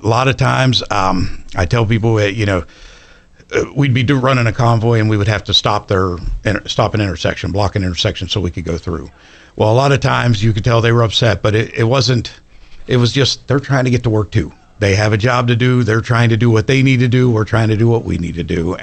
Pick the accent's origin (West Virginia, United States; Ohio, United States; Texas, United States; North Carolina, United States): West Virginia, United States; Fairview; also born or lived in Parkersburg; Yeah, Fairview. So, well, I was born in Parkersburg, but then moved to Fairview at a young age.